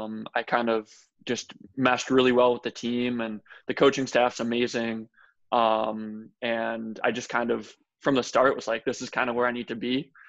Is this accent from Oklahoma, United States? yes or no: no; Penfield, New York, United States; Yeah, so I'm from Penfield, New York.